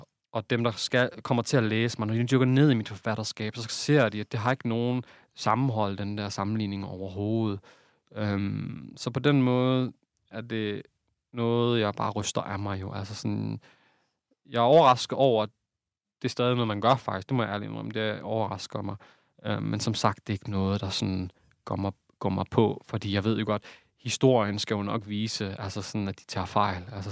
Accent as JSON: {"language": "Danish", "town": "Aarhus", "region": "Central Denmark Region", "country": "Denmark", "said": "Og vi er fra Aarhus, ja. Det er rigtigt."}